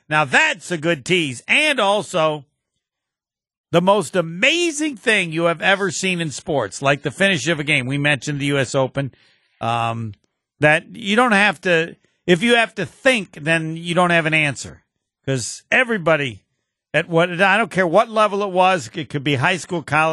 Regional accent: Illinois, United States; while I grew up near Chicago, I was a Packer fan

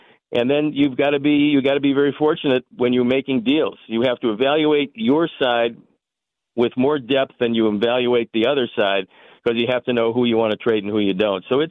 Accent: Cleveland, Ohio, United States; Well, look, when I was growing up in Cleveland, they had a groundskeeper

